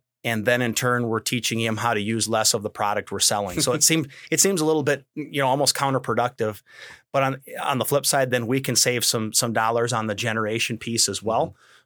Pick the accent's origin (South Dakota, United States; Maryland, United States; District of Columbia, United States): South Dakota, United States; Actually, I'm a farm kid, so I grew up in Northeast South Dakota.